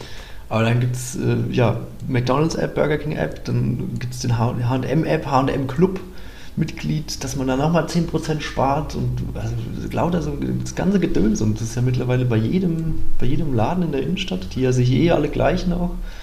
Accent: Bavaria, Germany; Ich komme ja auch aus Nordbayern.

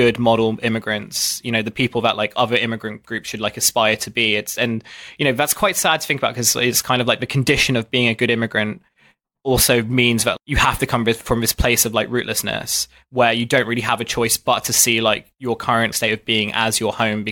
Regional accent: Dartford, South East England, United Kingdom; I grew up in Dartford. It's a very kind of white, secularish place.

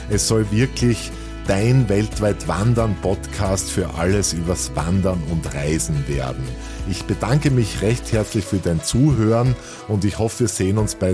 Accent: Austria; doch kühler ist als bei uns in Österreich

